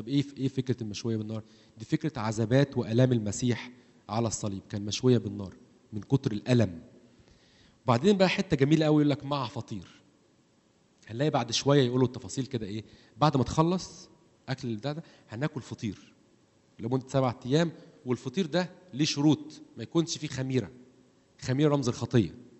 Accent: Egypt; واحنا بالذات ان احنا من مصر

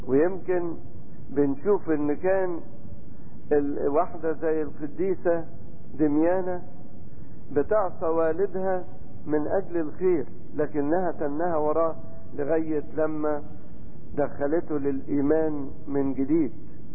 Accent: Giza Governorate, Egypt; يعني في كنيسة عندنا في الجيزة

